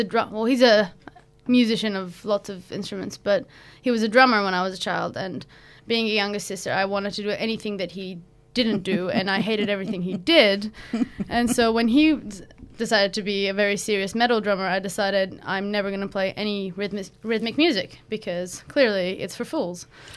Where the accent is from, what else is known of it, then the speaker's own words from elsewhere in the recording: Iran; I'm from Iran the country.